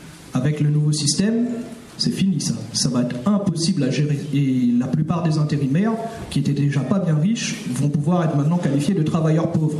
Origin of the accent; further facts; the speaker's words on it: Le Havre, Normandy, France; parce que je suis du Havre.